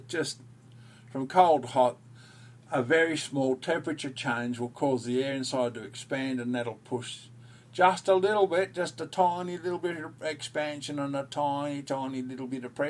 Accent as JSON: {"language": "English", "country": "Australia", "said": "I'm from Australia, mate."}